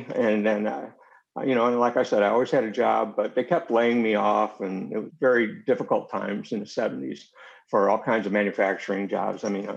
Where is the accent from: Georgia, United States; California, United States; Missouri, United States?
Missouri, United States; St. Louis; moved away as an adult; now in Nashville, United States; And I grew up in St. Louis, and I worked with … a regional band out of St. Louis.